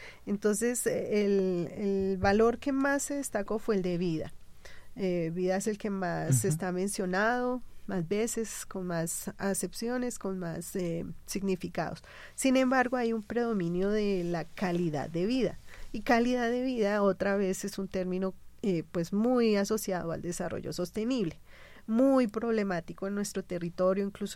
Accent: Colombia; ¿qué queremos como colombianos?

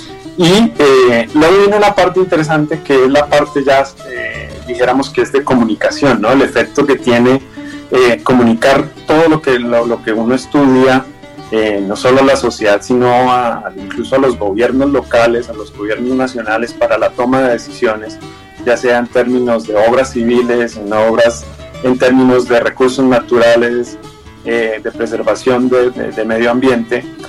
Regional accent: Zapatoca, Santander, Colombia; yo crecí en Zapatoca, Santander, y desde niño, de hecho estudié en una escuela del campo, en una escuela rural de Zapatoca

